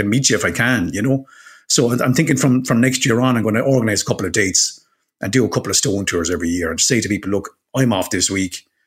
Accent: Waterford, Munster, Ireland; Like I'm from Waterford, which is like a old, I think it's old Danish or Norwegian for like Vadrafjord or so. We'd be an old Viking settlement from 1914 down in Waterford.

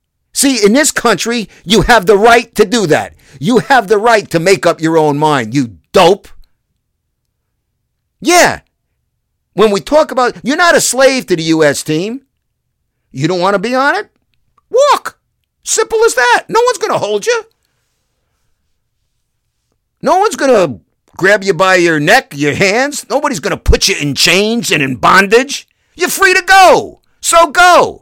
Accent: United States; Because I'm an American. I want to root for the USA

